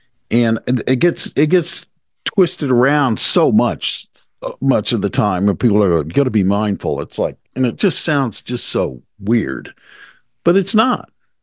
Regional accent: New Jersey, United States; Well, I'm from Jersey, where everybody drives 85 miles an hour on a city street.

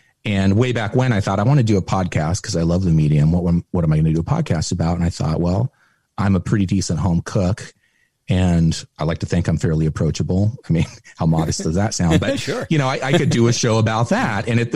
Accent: Toledo, Oregon, United States; born there; I am from Oregon. I was born in a little town called Toledo, which is right near the coast, near Newport.

